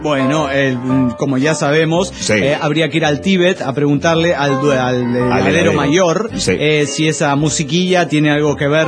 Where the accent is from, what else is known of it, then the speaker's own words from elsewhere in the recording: Mexico City, Mexico; now in San Felipe del Progreso, Mexico; yo crecí en el DF mexicano y escuchaba tamales oaxaqueños, la campanita de los helados